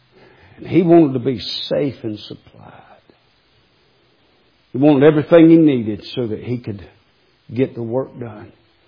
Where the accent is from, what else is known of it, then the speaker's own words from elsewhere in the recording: Waycross, Georgia, United States; I had pastored down in my hometown of Waycross, Georgia for some years.